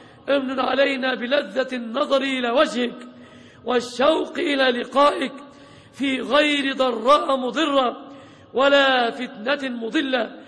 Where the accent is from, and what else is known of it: Egypt